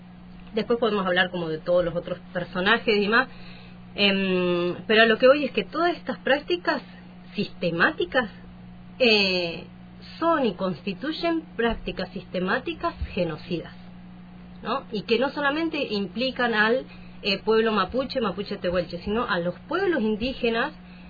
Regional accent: Ingeniero Jacobacci, Río Negro, Argentina; mapuche tehuelche, además de mi pertenencia a un loft que se llama Cona Torres. Soy de Huagul Guilleo, un territorio que se encuentra en lo que hoy se conoce como línea sur de Río Negro. Y que comúnmente, y que quienes escuchen probablemente lo conozcan más como Ingeniero Jacobacci.

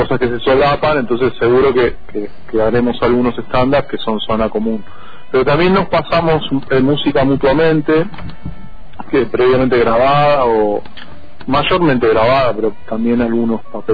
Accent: Buenos Aires, Argentina; now in Bariloche, Argentina; De Buenos Aires.

